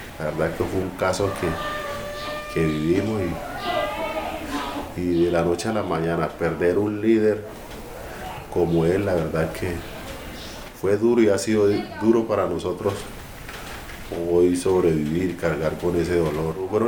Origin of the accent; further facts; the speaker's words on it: Curbaradó, Chocó, Colombia; Y desde el Chocó, desde mi terruño Curbarado, les habló